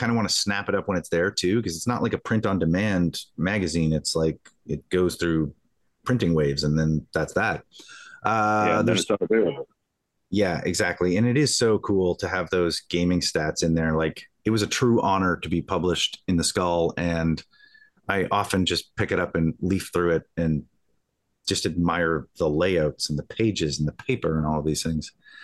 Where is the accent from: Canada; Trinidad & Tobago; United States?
Canada; I'm not coming from Canada to scrub the convention.